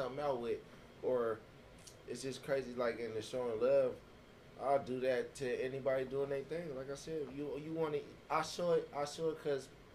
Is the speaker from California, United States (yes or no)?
yes; San Diego, California, United States; now in Alaska, United States; Well, I'm from California. I'm from San Diego. Okay. From Southeast San Diego.